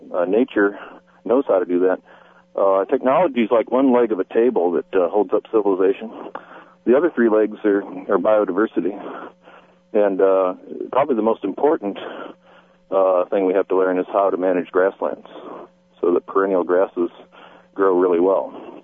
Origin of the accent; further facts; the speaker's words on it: Pennsylvania, United States; born or raised there